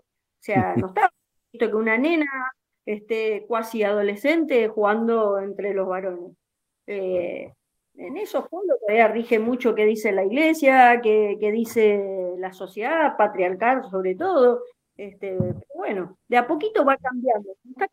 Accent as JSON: {"language": "Spanish", "town": "Saladas", "region": "Corrientes", "country": "Argentina", "said": "mi pueblo, donde nació el sargento Cabral. Yo soy correntina."}